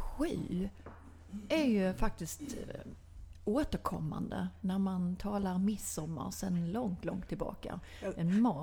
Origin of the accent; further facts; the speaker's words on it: Ekestad, Skåne, Sweden; jag några flickkompisar jag hade när jag var liten i Ekestad.